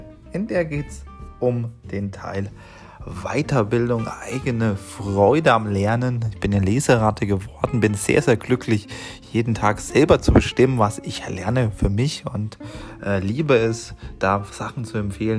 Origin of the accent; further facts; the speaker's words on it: Bavaria, Germany; moved away; Bin rausgekommen aus Franken, wo ich herkomme und hatte da viele Chefpositionen auch in den Küchen